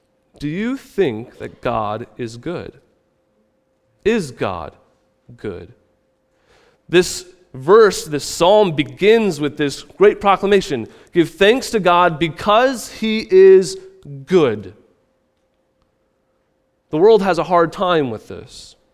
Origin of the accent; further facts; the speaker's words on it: Midwest, United States; We come from all different places. I come from the Midwest.